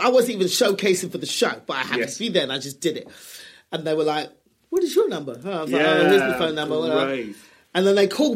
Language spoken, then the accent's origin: English; United Kingdom; Yeah, I'm British and I'm black, and I've still got that swag, is what they call it, as a black comedian